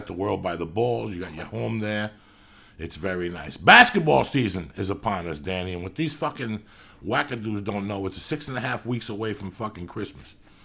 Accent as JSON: {"language": "English", "town": "North Bergen", "region": "New Jersey", "country": "United States", "tie": "born or raised there", "said": "when I was growing up in North Bergen, it was a fight every day."}